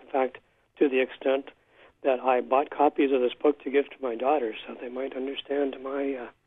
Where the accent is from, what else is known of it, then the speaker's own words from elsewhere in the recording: Mexico, Maine, United States; I'm listening on the Internet, and I wanted to say that I grew up in Mexico.